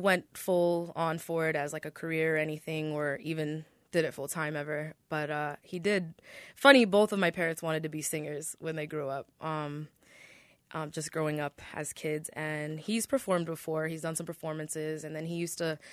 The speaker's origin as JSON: {"language": "English", "region": "Florida", "country": "United States", "tie": "born or raised there", "said": "I mean, I grew up in Florida, so that's a lot of what I was hearing."}